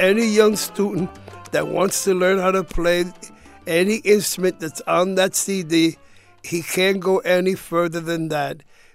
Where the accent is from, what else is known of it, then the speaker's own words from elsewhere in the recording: New York City, New York, United States; born there; I was born in Spanish Harlem.